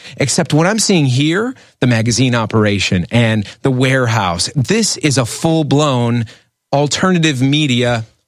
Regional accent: Chicago, Illinois, United States; And so I also did radio, and I did radio in my hometown on WGN.

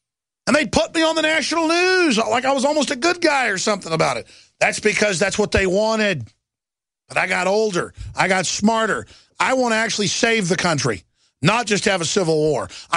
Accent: Dallas, Texas, United States; I was physically attacked by black people growing up in Dallas, Texas. And I grew up in a nice area.

